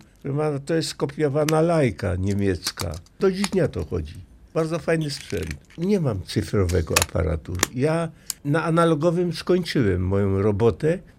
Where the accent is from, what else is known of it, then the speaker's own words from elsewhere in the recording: Chorzów, Silesian Voivodeship, Poland; born there; No więc w ogóle się urodziłem na Śląsku, w Chorzowie, w 1934 roku.